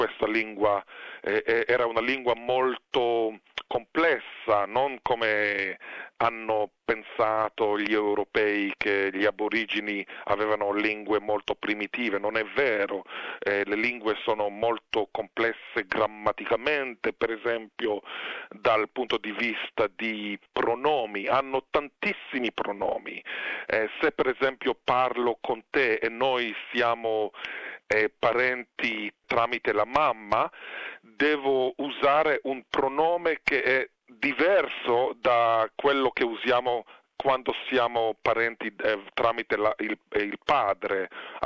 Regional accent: Israel; born there; Italian is a second language; also born or lived in Duino, Italy; per cui io sono nato in Israele e purtroppo mia mamma non parlava l'italiano, allora non è che parlavamo l'italiano a casa, ma all'età di 16 anni sono andato a Duino, vicino a Trieste

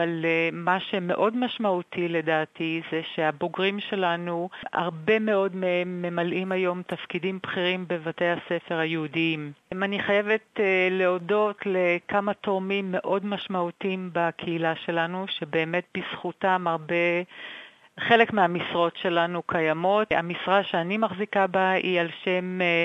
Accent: Nirim, Southern District, Israel; now in Sydney, Australia; כמו שאתם שומעים מהמבטא שלי, נולדתי בארץ וגדלתי בארץ, אבל אני פה כבר הרבה שנים. במקור נולדתי בקיבוץ, קיבוץ נירים, שזה נמצא בדרום, קרוב לגבול עם עזה.

